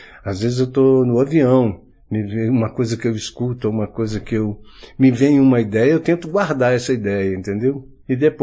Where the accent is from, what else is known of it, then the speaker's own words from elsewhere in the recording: Porteirinha, Minas Gerais, Brazil; Então, aí é muito a minha infância lá em Porteirinha.